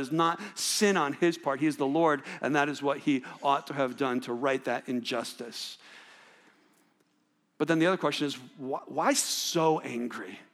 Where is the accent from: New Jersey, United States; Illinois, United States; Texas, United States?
New Jersey, United States; And I grew up in New Jersey, so we didn't have a lot of stampedes